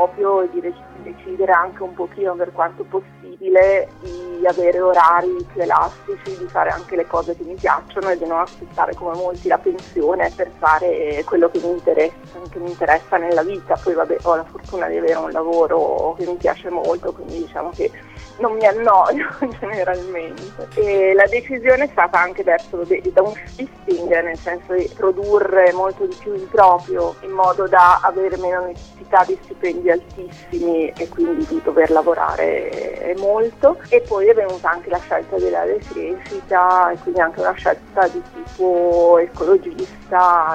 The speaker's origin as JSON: {"language": "Italian", "town": "Milan", "region": "Lombardy", "country": "Italy", "tie": "born or raised there", "moved": "as an adult", "said": "io sono nata e vissuto a Milano, dopo anni che lavoravo lì"}